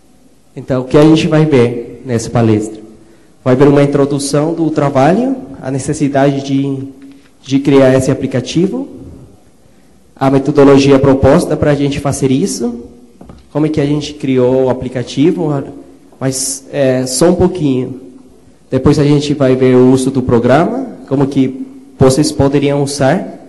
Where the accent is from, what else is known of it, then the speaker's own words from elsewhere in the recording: Colombia; Portuguese is a second language; now in Brazil; sou colombiano. Me formei em engenharia eletrônica na Colômbia.